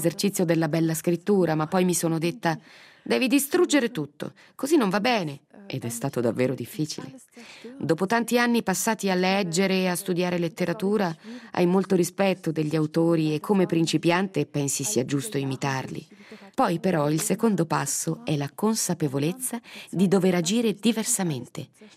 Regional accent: Valais, Switzerland; Ho trascorso la mia giovinezza in Vallese, dove la mentalità non è proprio in favore delle donne

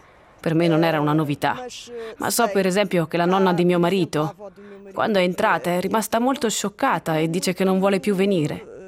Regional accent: Brazil; now in Italy; Io, per esempio, sono brasiliana. Mi sono stabilita

